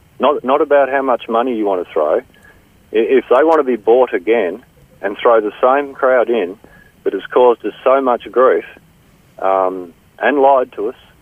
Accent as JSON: {"language": "English", "town": "Wynyard", "region": "Tasmania", "country": "Australia", "tie": "born or raised there", "said": "Well, I was born and bred in Wynyard."}